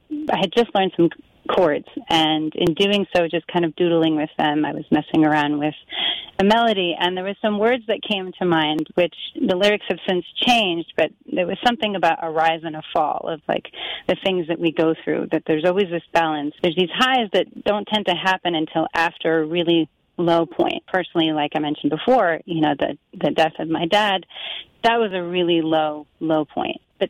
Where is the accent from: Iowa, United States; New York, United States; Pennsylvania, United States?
New York, United States; Westchester and Putnam County, like Mamaroneck and Yorktown, Mount Kisco, Chappaqua. But I really call my hometown Mayapak because that's where we lived the longest and went to high school, and lots of great things happened there.